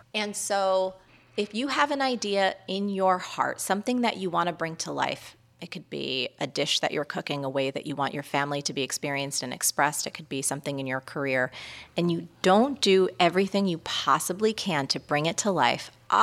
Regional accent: New York, United States; I think about this as a New Yorker.

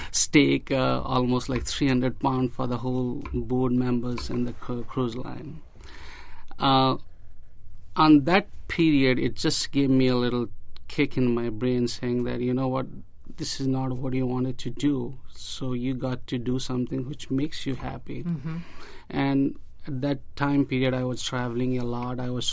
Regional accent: India; Well, originally I'm from India, and I grew up there.

